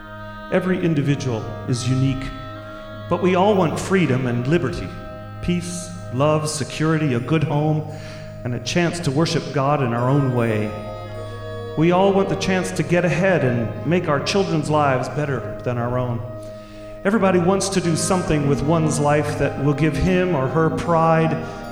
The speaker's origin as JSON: {"language": "English", "region": "Illinois", "country": "United States", "tie": "born or raised there", "said": "This is the lesson I learned growing up in Illinois."}